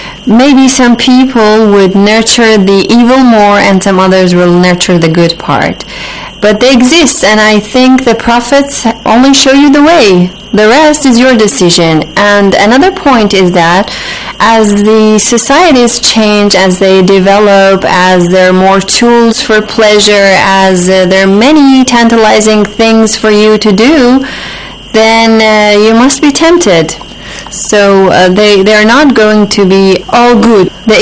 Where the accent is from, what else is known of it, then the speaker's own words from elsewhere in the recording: Iran; Well, I am from Iran